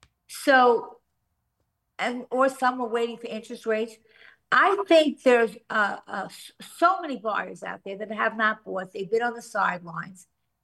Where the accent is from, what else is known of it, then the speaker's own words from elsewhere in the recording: Long Island, New York, United States; I came from Long Island, and basically the suburbs